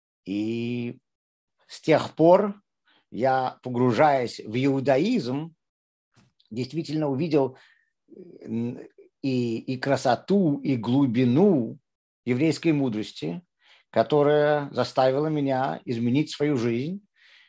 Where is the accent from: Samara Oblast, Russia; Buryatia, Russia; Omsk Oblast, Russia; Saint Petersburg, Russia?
Saint Petersburg, Russia; Я вырос в городе Герой Ленинграде. Он еще тогда был Ленинградом. И в обыкновенной советской еврейской семье